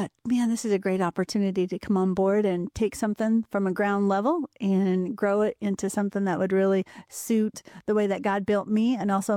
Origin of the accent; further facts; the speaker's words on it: Fremont, Nebraska, United States; I grew up in Fremont, actually, and then moved out to the Kearney area.